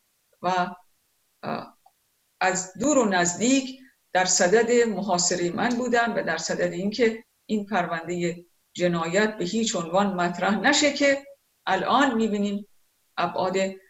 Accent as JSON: {"language": "Persian", "town": "Ahvaz", "region": "Khuzestan", "country": "Iran", "tie": "born or raised there", "said": "از پدر کرد و مادر لور بختیاری، اما متولد اهوازم و تحصیلات ابتدایی را تا دوم دبستان در مدرسه ملی دکتر جزایری اهواز گذراندم"}